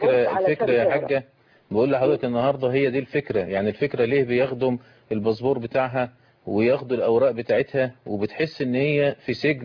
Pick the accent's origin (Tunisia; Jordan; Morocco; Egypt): Egypt